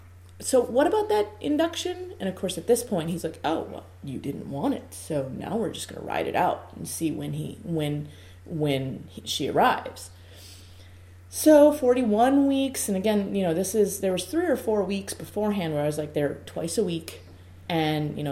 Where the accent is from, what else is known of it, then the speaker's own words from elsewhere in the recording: Glendale, Arizona, United States; Well, then I'm from Glendale, Arizona, 59th Avenue and Olive area.